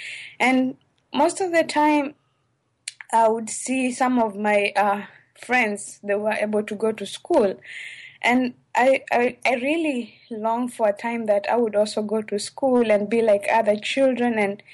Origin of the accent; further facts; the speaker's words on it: Kisumu, Kisumu County, Kenya; English is a second language; I grew up in a village in western Kenya. To be more precise, in Kisumu, that is close to Lake Victoria. And my parents basically were poor, so they were subsistence farmers.